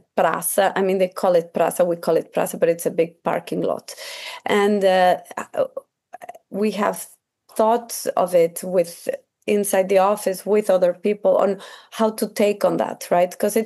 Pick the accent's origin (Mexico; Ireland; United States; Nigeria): Mexico; Mexico City; I'm from Mexico City